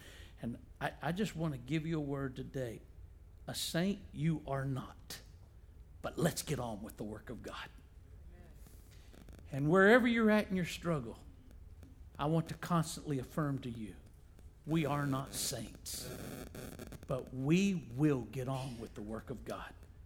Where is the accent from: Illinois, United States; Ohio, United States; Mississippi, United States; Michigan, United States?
Mississippi, United States; because growing up in Mississippi, I saw racism.